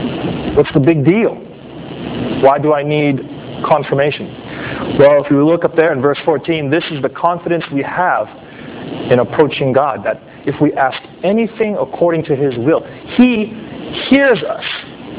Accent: Los Angeles, California, United States; I grew up in Los Angeles, and not the best part of town, and we had a saying that when I was a kid growing up

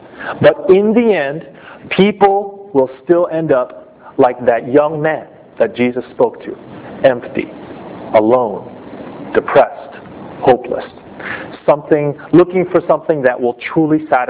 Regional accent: United States; now in Japan; the Japanese culture, in some ways, has better morals than where I grew up in America.

